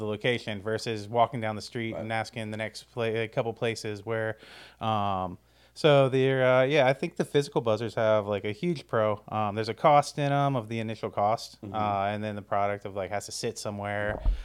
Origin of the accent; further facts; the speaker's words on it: Charleston, South Carolina, United States; also born or lived in Miami, Florida; I grew up down in Charleston and in Miami